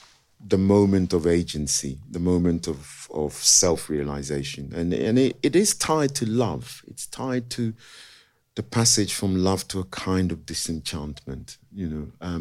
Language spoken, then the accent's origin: English; London, United Kingdom; I grew up in West London. I grew up just at the bottom of the Fulham Road.